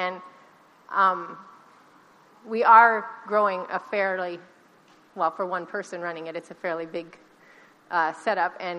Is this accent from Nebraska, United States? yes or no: yes; Nebraska, United States; moved away; I'm originally from Nebraska, so it's like moving to another planet when you come down here.